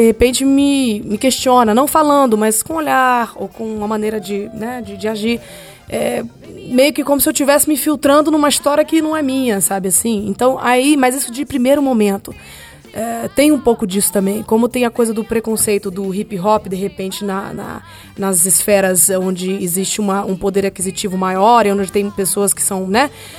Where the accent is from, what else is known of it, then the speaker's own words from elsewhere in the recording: Brazil; As minhas músicas são em português, eu faço música, eu sou brasileira